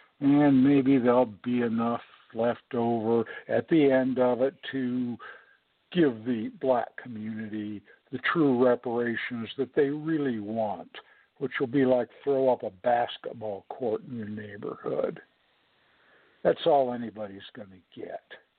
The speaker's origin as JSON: {"language": "English", "region": "California", "country": "United States", "tie": "born or raised there", "said": "I was born in California, went to school there, and part of the high school curriculum was you had to take a semester of California history."}